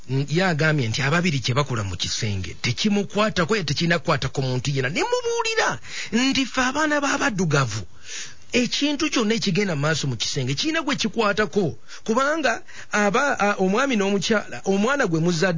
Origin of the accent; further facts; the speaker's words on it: Central Region, Uganda; I'm a Muganda.